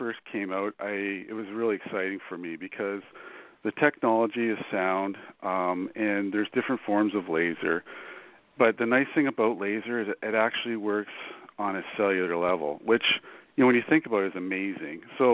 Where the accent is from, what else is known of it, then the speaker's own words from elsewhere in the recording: Canada; now in United States; I wanted to stay in the States because originally I am from Canada, and I like to be around water.